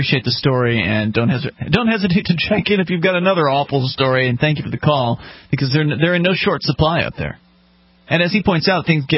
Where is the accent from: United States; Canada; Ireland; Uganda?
Canada; when you're growing up in Canada